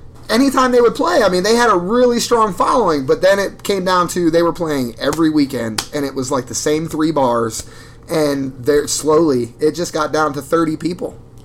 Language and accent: English; Rootstown, Ohio, United States; now in Akron, United States; I came from Roostown to Akron, like Kenmore-ish, and then, but I grew up with Jeff Fall in Roostown